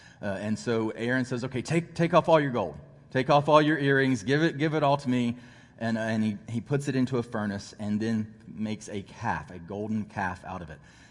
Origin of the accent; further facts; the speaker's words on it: the South, United States; I'm from the South, so like if there's any like reference to it, I get it.